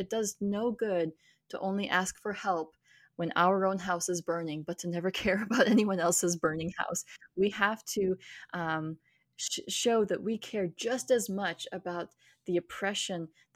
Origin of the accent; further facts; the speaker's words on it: Minnesota, United States; Even sometimes when I tell people, I'm from Minnesota, there's a follow-up question of like, but weren't you born in India?